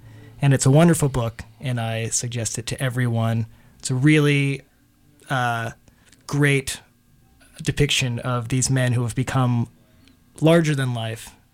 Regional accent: Florida, United States; and I'm from Florida, actually, so it's very much a crossroads of a lot of Latin cultures, Puerto Rico and Cuba, right.

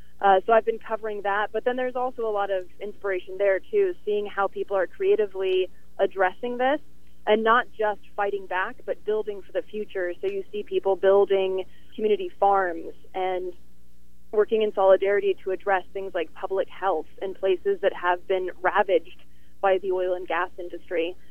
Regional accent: Sweden; I'm half Swedish, so I grew up partially in Sweden

